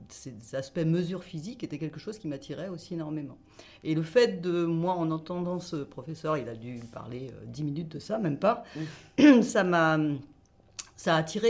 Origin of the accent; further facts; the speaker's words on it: Paris, Île-de-France, France; Du coup, j'ai acheté ce livre alors que j'étais encore à Paris. Je viens de Paris.